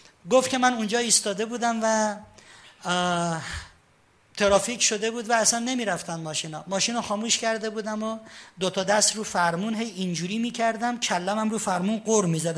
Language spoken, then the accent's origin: Persian; Shiraz, Fars, Iran; now in Tehran, Iran; من خودم شیرازیم، ولی الان فکر میکنم 25 ساله که تهران زندگی میکنم. با 25 سال تهران زندگی کردن که تهرانی نمیشم که.